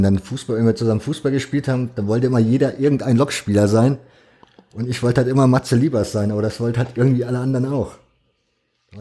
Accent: Leipzig, Saxony, Germany; born or raised there

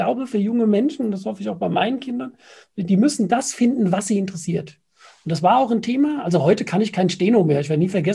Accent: Nackenheim, Rhineland-Palatinate, Germany; Also ich bin eigentlich ein Kind der Rheinfront. Schule Nackenheim, dann Nierstein plus Fußball.

